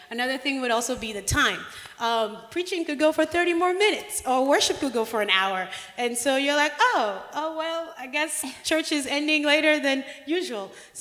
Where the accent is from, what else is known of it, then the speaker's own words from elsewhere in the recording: Benin; also born or lived in Niger; I'm from Benin, but I also kind of grew up, I spent 6 years in Niger